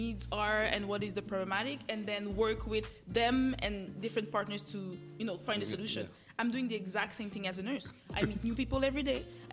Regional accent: DR Congo; Comment dire, je viens vraiment finalement d'une famille qui était pauvre. Donc moi, I come from the eastern part of the Congo.

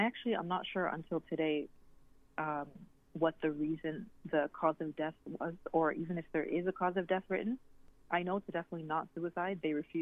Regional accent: Canada; Egypt is not really my home country per se. I was born and raised in Canada.

